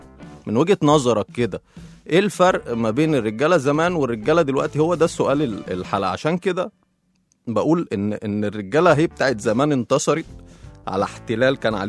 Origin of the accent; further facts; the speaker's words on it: Egypt; إحنا اتولدنا مصريين، ولكن اتولدنا أحرار